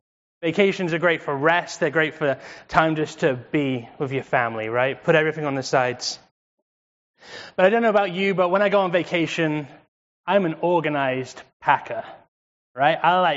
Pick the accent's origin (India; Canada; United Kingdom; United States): United Kingdom; England; I'm English. That means you might not understand what I'm saying because I say things differently, right?